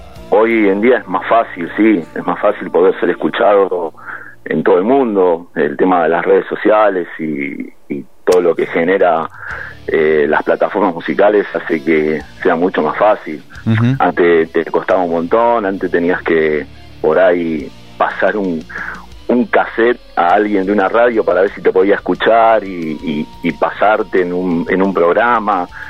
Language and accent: Spanish; Buenos Aires, Argentina; yo soy el único, soy de provincia, o sea, de la provincia de Buenos Aires. Ajá. De la zona oeste.